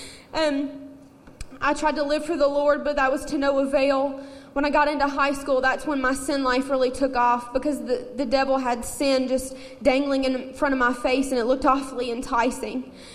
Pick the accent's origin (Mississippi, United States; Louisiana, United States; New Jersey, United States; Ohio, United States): Mississippi, United States; now in Michigan, United States; I'm 26 years old, and as you can tell, I'm not from Michigan. I'm from Mississippi.